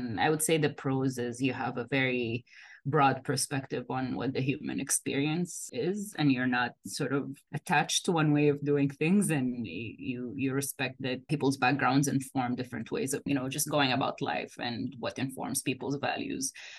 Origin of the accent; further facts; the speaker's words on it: Saudi Arabia; now in Canada; The same in the Middle East. I grew up in Saudi Arabia.